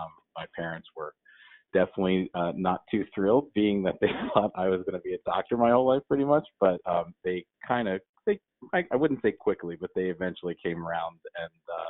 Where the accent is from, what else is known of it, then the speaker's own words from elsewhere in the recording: Pennsylvania, United States; I grew up outside Philadelphia.